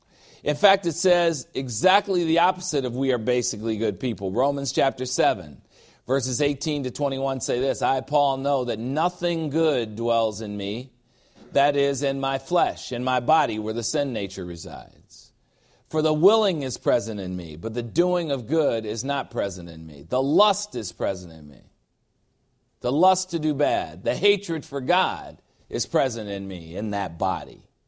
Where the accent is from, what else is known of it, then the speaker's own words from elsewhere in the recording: Chicago, Illinois, United States; In my hometown of Chicago, they have a statue of her.